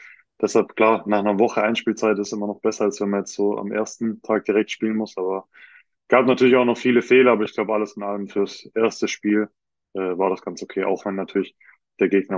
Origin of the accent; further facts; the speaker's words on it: Ravensburg, Baden-Württemberg, Germany; Ich komme aus Ravensburg und habe da, würde ich auch sagen, 90% von meinem Sommer verbracht.